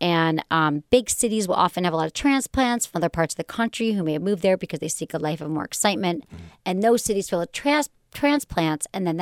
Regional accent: Michigan, United States; Yeah, I'm from Michigan.

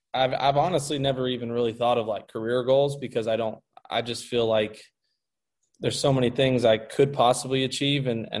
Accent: Louisville, Kentucky, United States; We, growing up in Louisville, Kentucky, we don't have any professional sports teams

